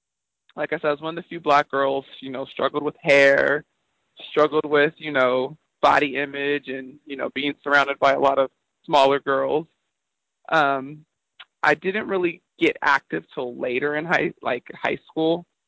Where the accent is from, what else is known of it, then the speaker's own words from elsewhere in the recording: Atascadero, California, United States; also born or lived in Tacoma; I grew up in a small town in California called Atascadero. I was originally born in Tacoma, Washington. My parents were in the military, so we moved around a lot